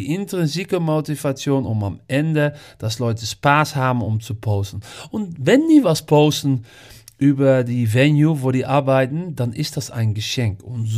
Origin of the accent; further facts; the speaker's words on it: Netherlands; German is a second language; in Deutschland, Holland, wo ich herkomme und auch Belgien.